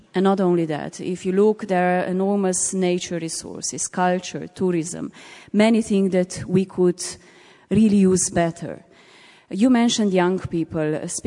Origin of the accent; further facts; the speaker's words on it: Slovenia; I'm coming from Slovenia, what we can do better, what the business sector can do better to invest in Western Balkan.